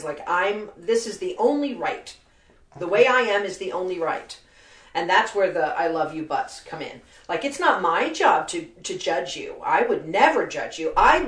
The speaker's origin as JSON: {"language": "English", "country": "Germany", "tie": "born or raised there", "said": "I didn't grow up going to any kind of church. I grew up in Germany, in Europe, and not that that's..."}